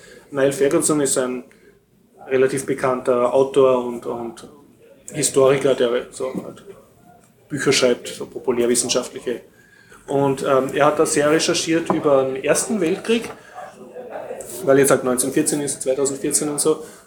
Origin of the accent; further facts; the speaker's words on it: Austria; Als Österreicher ist relativ unbefriedigend zu lesen